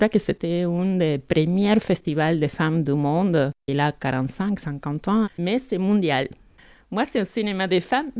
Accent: Italy; French is a second language; Et comme je suis italienne moi-même et j'ai vécu beaucoup des années en Italie

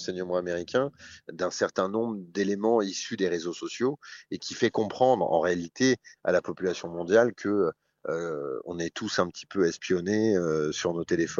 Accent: France; je suis français et que j'habite à Paris et que je travaille à l'époque à Paris pour un média français.

